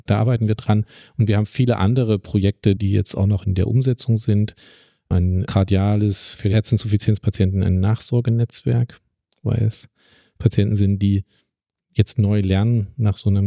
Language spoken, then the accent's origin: German; Saxony-Anhalt, Germany; ich komme aus Sachsen-Anhalt